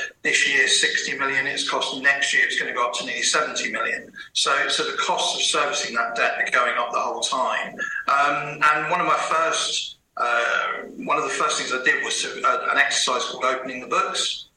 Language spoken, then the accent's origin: English; Croydon, London, United Kingdom; I'm a Croydon boy and I've kind of watched my hometown kind of disappear down this bankruptcy route.